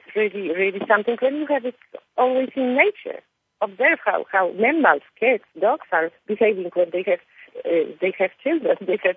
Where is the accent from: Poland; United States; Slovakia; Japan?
Poland; now in New Zealand; when I came from Poland to New Zealand, I noticed that New Zealand has different attitudes to touch. I come from higher touch culture country.